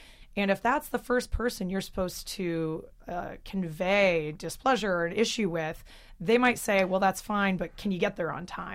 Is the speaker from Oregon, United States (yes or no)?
yes; Oregon, United States; I grew up in Oregon